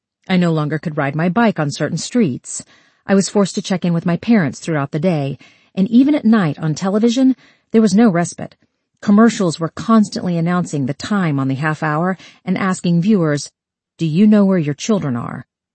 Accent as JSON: {"language": "English", "region": "Georgia", "country": "United States", "tie": "born or raised there", "said": "I suppose this curiosity came from growing up in Georgia during a particularly violent time in American life"}